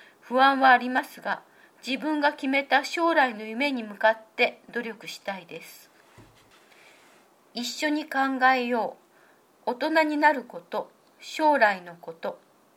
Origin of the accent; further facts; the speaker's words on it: Kyoto, Japan; now in Kikuchi, Japan; 出身は京都ですが、一緒に引っ越してくれた両親に感謝しています。